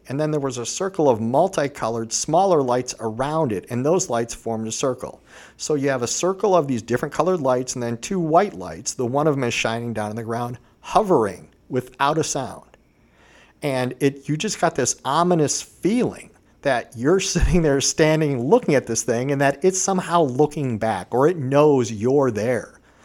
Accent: Vermilion, Ohio, United States; So I grew up in Vermilion, Ohio. It's a little bit west of where we're talking about

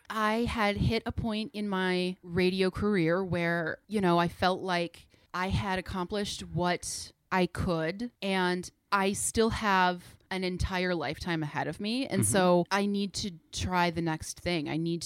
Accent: Wisconsin, United States; moved away as an adult; now in New York, United States; So I'm originally from Wisconsin in the central part of America. And I moved to New York about 5 years ago

